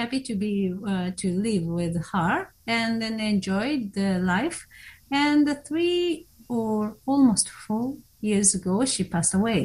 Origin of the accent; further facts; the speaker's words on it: Kyoto, Japan; born there; English is a second language; I was born in Kyoto, and after that, because of my daddy's job, I moved all over the Japan.